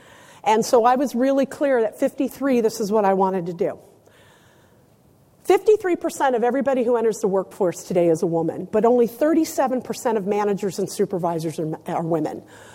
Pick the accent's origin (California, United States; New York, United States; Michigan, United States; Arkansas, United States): California, United States; San Diego; also born or lived in Naples, Italy; I was born in Naples, Italy, to an Italian mother who was from Castiglione del Lago, Italy, which is in Umbria. And my father was born in Boston, was an American citizen in the United States Navy. He met my mother there, and we relocated with the family to San Diego